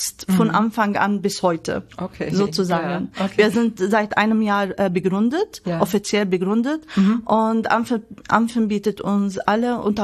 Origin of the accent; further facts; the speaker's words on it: Syria; German is a second language; now in Hanover, Germany; Ja, ich bin aus Syrien gekommen und ich habe gesagt, ich bin hier richtig.